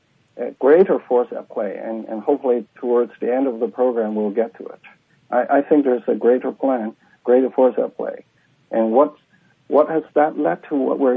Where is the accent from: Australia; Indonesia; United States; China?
China; my friend and I, we paid attention because, of course, we came from China.